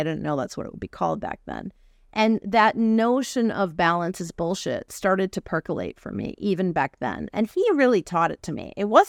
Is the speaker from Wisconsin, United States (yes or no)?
yes; Milwaukee, Wisconsin, United States; moved away as an adult; also born or lived in California; I grew up in Wisconsin, Milwaukee, Wisconsin, and it was a Fortune company that moved me to California.